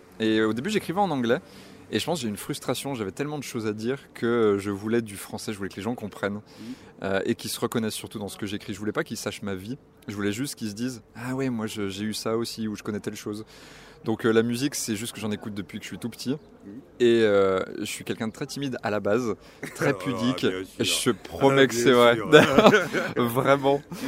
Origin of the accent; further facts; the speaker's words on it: Lyon, Auvergne-Rhône-Alpes, France; Alors, je viens de Lyon.